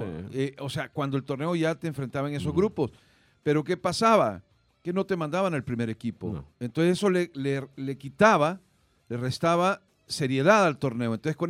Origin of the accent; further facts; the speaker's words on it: El Salvador; el corazón nuestro, como salvadoreño